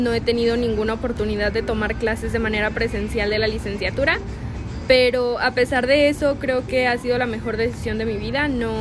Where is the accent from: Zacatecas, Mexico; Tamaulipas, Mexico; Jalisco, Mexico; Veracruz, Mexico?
Jalisco, Mexico; Zapopan; Tengo 18 años, soy de aquí de Jalisco, de Zapopan, mejor dicho.